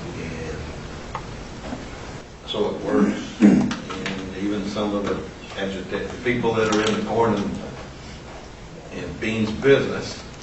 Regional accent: Alton, Illinois, United States; I'm from Alton, Illinois, which is 15 miles upstream from St. Louis.

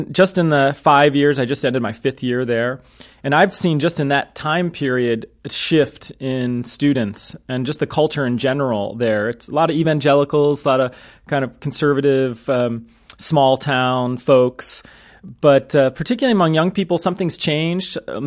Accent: Cleveland, Ohio, United States; also born or lived in Baltimore; Well, I grew up in Cleveland, Ohio. I was born in Baltimore and kind of saw the good and the bad of urban inequality there.

